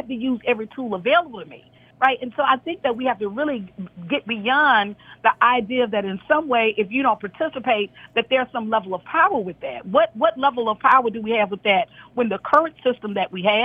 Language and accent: English; Deep South, United States; And maybe I am passionate about this because I'm from the Deep South, and I've had family members who have been tortured.